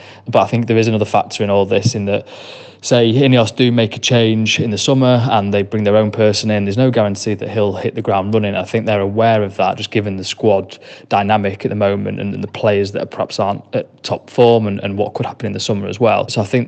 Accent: Manchester, North West England, United Kingdom; immediately said United when I said we're from Manchester

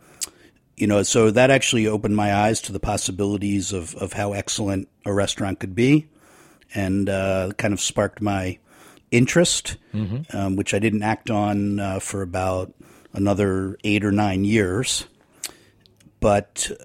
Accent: Philadelphia, Pennsylvania, United States; And then I moved back to my hometown, Philadelphia, in 1990, and started doing photography there.

